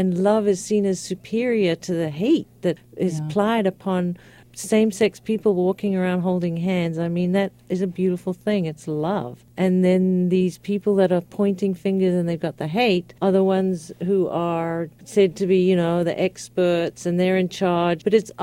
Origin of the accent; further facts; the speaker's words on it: South Africa; also born or lived in England; I was born in England, but I went to South Africa at the age of 9